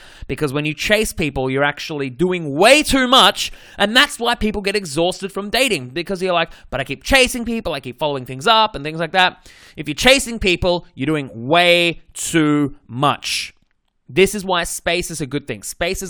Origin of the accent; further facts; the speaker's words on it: Australia; accent: Australian; You know, in Australia, mate, when we're in year 10, I think it's like 16, that's my Australian fucking accent.